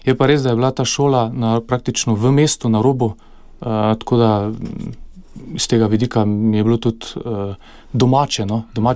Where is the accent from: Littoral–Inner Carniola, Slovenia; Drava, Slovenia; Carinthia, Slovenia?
Drava, Slovenia; Maribor; Jaz sem se rodil na Sveti večer pred 40 leti v Mariboru. Bili smo potem na različnih lokacijah po mestu. Osnovno šolo sem tudi v Mariboru obiskal.